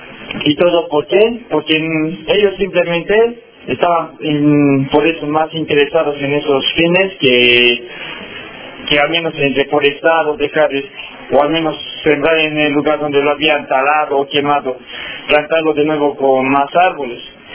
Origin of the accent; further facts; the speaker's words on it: Oruro, Bolivia; vengo de Oruro.